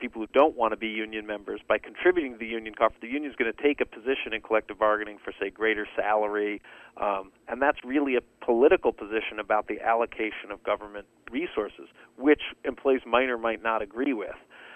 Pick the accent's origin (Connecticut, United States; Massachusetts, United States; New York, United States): New York, United States; also born or lived in New Jersey; even my home state of New York and New Jersey